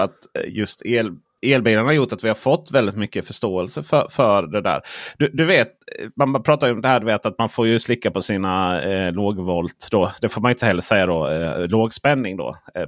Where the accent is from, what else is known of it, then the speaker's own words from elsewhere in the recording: Blekinge, Sweden; Jag kommer från Blekinge där, vet du, för fullt med bönder.